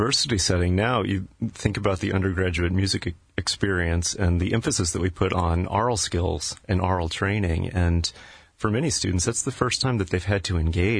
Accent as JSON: {"language": "English", "region": "Maine", "country": "United States", "tie": "born there", "said": "So I was born in Maine, but both of my parents are from Missouri originally"}